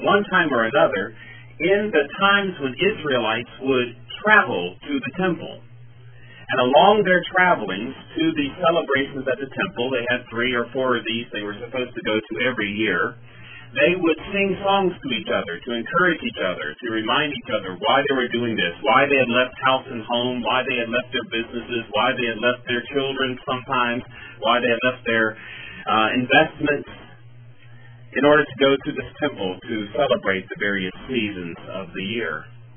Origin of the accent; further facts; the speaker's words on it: Roanoke, Virginia, United States; I grew up in Roanoke, Virginia, which is in the shadow, it's a 50-mile shadow, of Jerry Falwell's Liberty Baptist Church.